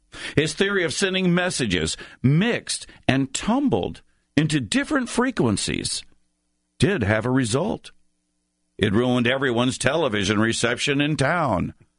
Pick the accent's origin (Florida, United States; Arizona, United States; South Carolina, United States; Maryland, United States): Florida, United States; Folks, my story is about a legend I'd heard as a young boy growing up in Florida.